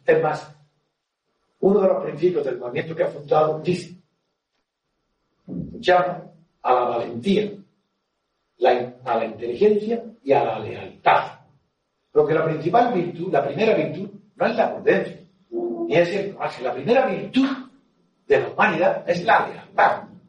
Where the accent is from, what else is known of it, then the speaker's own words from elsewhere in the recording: Spain; Somos el pueblo español, el pueblo acobardado